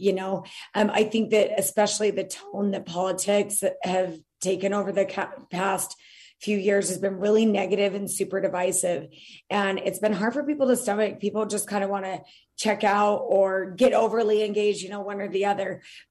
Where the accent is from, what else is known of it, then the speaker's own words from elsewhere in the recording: Utah, United States; also born or lived in East Coast; I grew up in Utah, but lived in the East Coast for years where everything was full day kindergarten